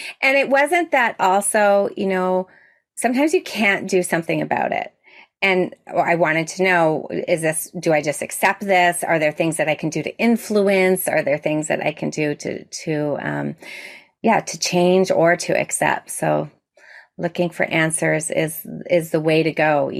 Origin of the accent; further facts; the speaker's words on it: Toronto, Ontario, Canada; I'm from Toronto, Ontario, Canada.